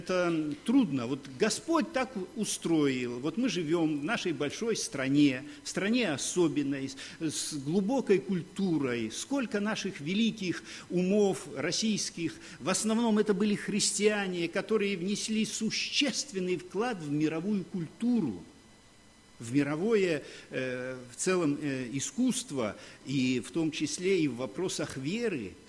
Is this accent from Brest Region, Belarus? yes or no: yes; Brest Region, Belarus; born there; Вот я послевоенное дитя. Родился недалеко под Брестом